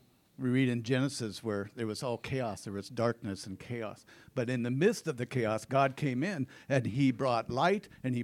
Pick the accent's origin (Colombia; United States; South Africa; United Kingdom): United States; Alaska; Well, I'm Alaskan. I'm a fisherman from Alaska, and I've come down, I've been sent over to Hungary to clean fish.